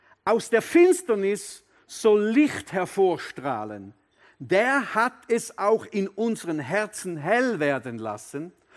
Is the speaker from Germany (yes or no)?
no; Switzerland; So möchte ich mit euch sagen, dass wir auch als Schweizer für Israel stehen.